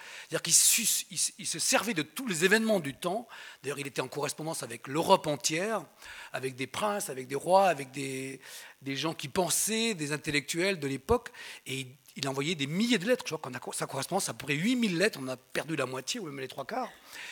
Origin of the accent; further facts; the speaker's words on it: Nîmes, Occitanie, France; born there; also born or lived in Alsace; Mais je suis né à Nîmes, hein, je suis quand même en régional de l'étape. Je suis né ici.